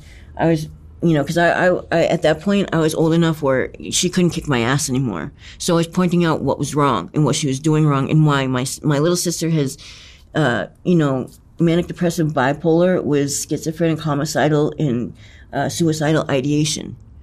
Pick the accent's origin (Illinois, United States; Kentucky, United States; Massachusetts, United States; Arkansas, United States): Massachusetts, United States; Gloucester; I grew up in Gloucester, Massachusetts.